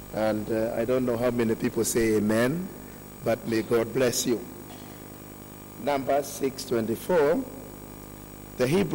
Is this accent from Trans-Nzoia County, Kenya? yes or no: no; Thika, Kiambu County, Kenya; I come from Thika. That's where my home is.